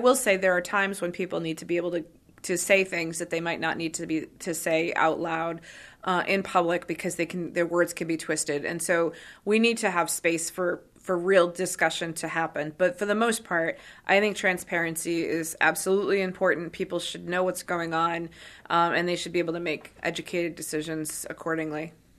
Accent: Bryant Pond, Maine, United States; I grew up in here, I grew up in Western Maine in Bryan Pond

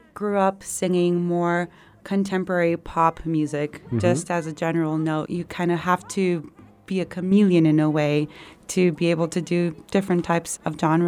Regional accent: Miami, Florida, United States; Yes, and Miami is actually my hometown where I grew up.

